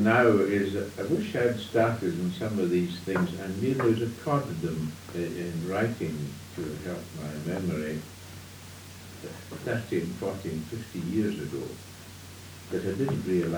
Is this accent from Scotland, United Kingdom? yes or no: yes; Glasgow, Scotland, United Kingdom; born there; I was born in Glasgow. I was the result of a union between a Highlander, my father, and a Lowlander, my mother